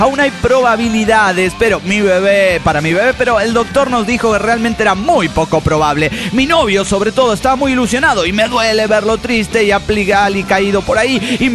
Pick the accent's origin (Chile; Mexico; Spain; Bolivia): Bolivia; Tarija; de Tarija, Bolivia.